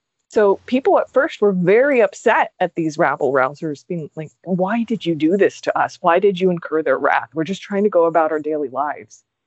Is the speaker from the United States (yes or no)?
yes; United States; The Irish struggle for freedom, especially as an American, really captures the imagination.